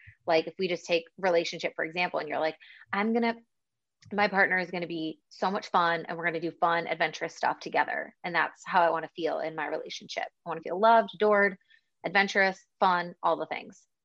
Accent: Buffalo, New York, United States; now in Spain; Yeah, I literally hate being cold. And I'm also from Buffalo, which is like also snow central.

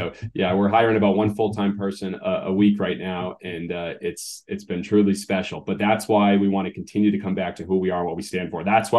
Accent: Massachusetts, United States; as a kid, I grew up in Massachusetts. I think you knew this.

